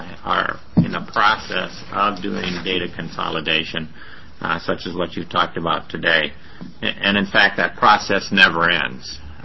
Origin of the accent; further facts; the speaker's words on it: Sacramento, California, United States; I'm from Sacramento, California